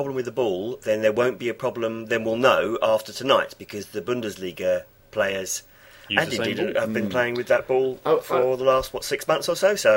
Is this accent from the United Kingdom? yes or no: yes; England, United Kingdom; I'm sort of, being an Englishman